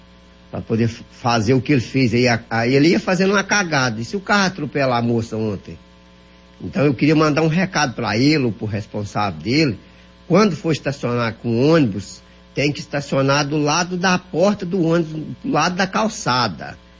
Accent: Rio Verde, Goiás, Brazil; Sou daqui de Rio Verde.

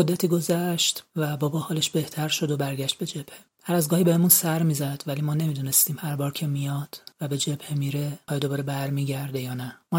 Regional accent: Abadan, Khuzestan, Iran; born there; سال 62 توی صبح جمعه بارونی پاییز زیر خمپاره بارون دشمن تو آبادان به دنیا اومدم. من بچه جنگم.

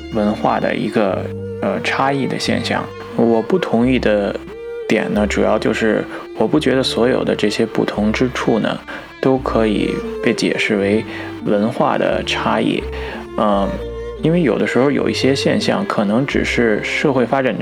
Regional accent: China; 也许就是想告诉西方人，我们中国人做的这些选择呢

